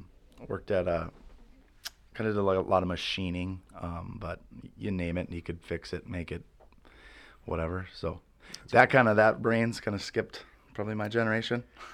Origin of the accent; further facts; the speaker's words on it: Silver Lake, Minnesota, United States; Silver Lake. Silver Lake, whatever. By Hutchinson.